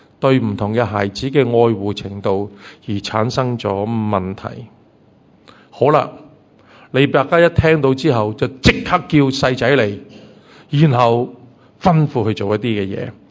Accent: Hong Kong

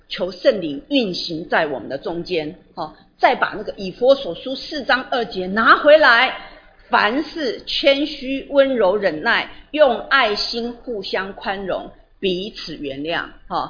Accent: Taiwan; 我们台湾人讲世俗人

